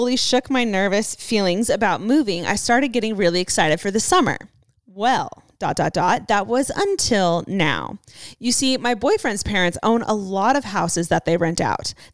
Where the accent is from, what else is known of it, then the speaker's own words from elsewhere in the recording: Saskatchewan, Canada; I am from Saskatchewan, Canada, and my boyfriend lives in Alberta, Canada, about 6-hour drive from my home.